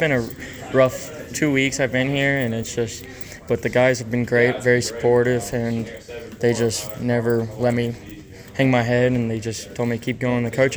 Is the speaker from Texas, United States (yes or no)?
yes; Texas, United States; because I'm from Texas, so I won't be able to see them all summer.